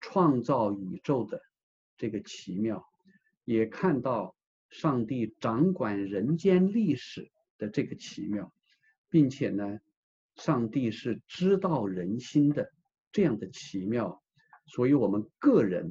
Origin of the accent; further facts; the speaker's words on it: China; 我们是中国人，我们特别的渴望我们的祖国也能够成为